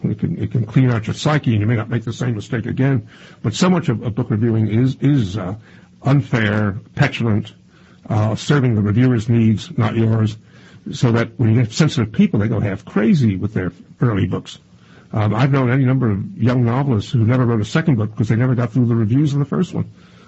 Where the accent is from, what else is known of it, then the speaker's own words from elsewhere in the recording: Brooklyn, New York, United States; I grew up in Brooklyn, actually in Crown Heights, which is now always in the newspapers for riots. In my day, it was sort of a quiet, relatively, wasn't poor, but sort of lower middle class Jewish neighborhood.